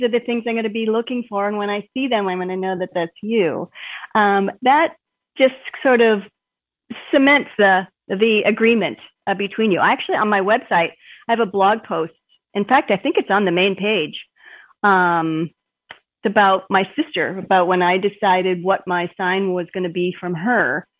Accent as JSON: {"language": "English", "region": "Minnesota", "country": "United States", "tie": "born or raised there", "also_born_or_lived": "Boston, United States", "said": "Prior to that, I'd been in the Boston area for about 25 years, and then moved around and, but I grew up here in Minnesota."}